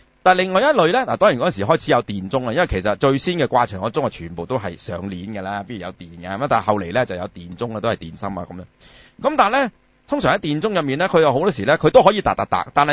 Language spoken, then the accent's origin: Cantonese; China; 咁我點解我會身為中國人嘅咧？點解我唔係美國人嘅咧？